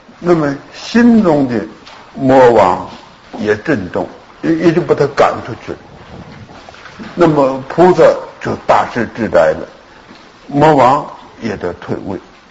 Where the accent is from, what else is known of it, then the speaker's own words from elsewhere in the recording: China; 现在我们就是汉人，我们中国人有姓安的，有姓康的哈，都是那么来的